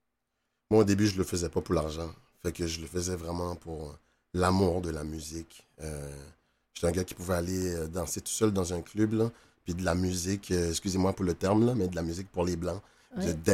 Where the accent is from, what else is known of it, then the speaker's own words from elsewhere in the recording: Quebec City, Quebec, Canada; Moi, je viens de Québec.